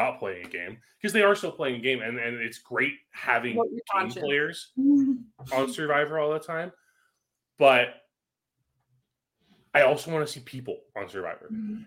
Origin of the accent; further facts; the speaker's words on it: Canada; I'm Canadian. I don't know Spanish.